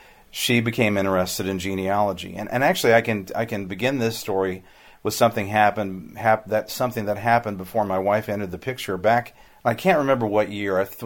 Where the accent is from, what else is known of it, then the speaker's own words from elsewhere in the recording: Hannibal, Missouri, United States; And by the way, if I grew up in Hannibal